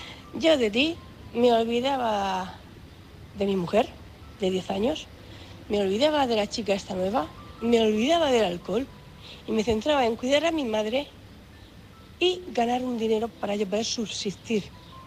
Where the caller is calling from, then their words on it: Cartagena, Region of Murcia, Spain; corresponsal de Cartagena.